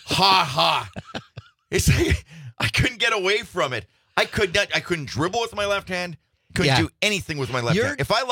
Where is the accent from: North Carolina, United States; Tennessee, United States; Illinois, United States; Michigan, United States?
Michigan, United States; up in the UP, in my hometown